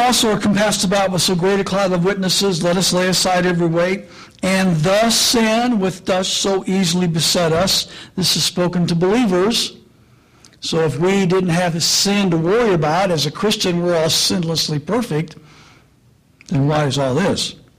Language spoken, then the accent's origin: English; Indiana, United States; I grew up in Indiana, and I mean, Iowa, Indiana, Illinois, that whole, that's Corn Belt.